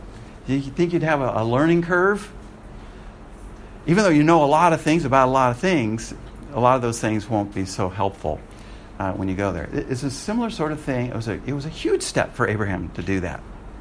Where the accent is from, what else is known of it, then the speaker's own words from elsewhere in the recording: United States; now in Singapore; I certainly don't want to adopt all the values that my fellow Americans have.